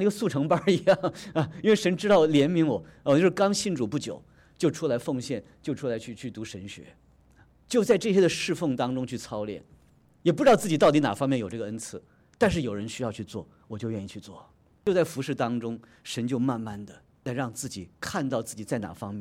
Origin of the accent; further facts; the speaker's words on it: China; 今天我也是大陆来的